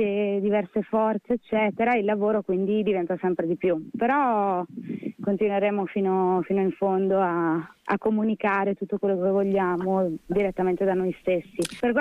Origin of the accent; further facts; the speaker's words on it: Pordenone, Friuli-Venezia Giulia, Italy; io sono di Pordenone